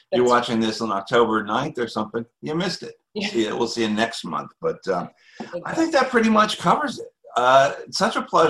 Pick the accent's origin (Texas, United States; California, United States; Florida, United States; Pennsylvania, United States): Florida, United States; St. Petersburg; I was born and raised in St. Petersburg. I left for a long time, and Gulfport to me, maybe I was a kid then